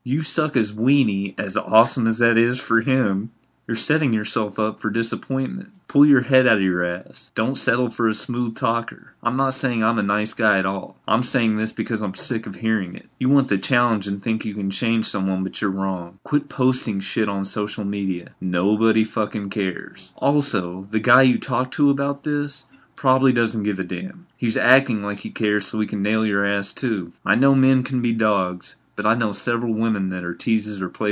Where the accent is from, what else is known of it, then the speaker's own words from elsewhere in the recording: Weatherford, Texas, United States; I guess she moved back senior year back to Weatherford, my hometown